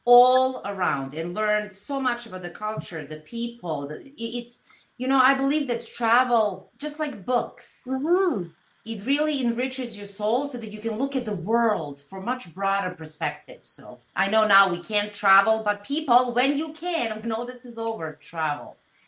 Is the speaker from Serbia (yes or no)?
yes; Belgrade, Serbia; English is a second language; moved away as an adult; So that's when I was born, in Belgrade, Serbia. I grew up there. I finished college there for fine and applied arts.